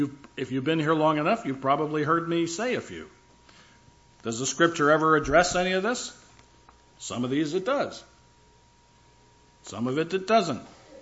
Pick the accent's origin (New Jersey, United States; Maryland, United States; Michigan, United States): New Jersey, United States; Growing up in New Jersey, that was not so much an issue.